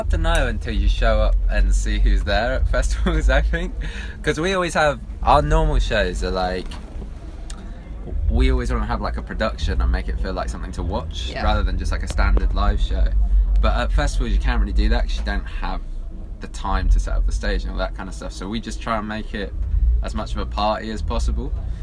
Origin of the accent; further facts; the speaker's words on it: Bristol, South West England, United Kingdom; we're from Bristol, though.